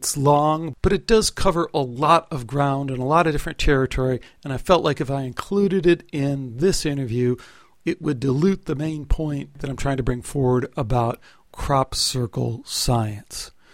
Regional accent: Chicago, Illinois, United States; You know, I'm from Chicago, and like any city or area, the place you come from has a certain set of values that naturally get ingrained into you.

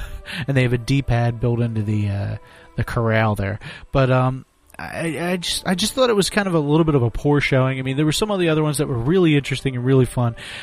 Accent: Philadelphia, Pennsylvania, United States; here in my hometown of Philadelphia, Pennsylvania

